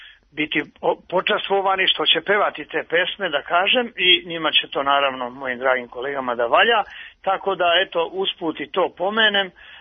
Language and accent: Serbian; Šumadija and Western Serbia, Serbia; meni je drago da potičem iz Dragačevskog kraja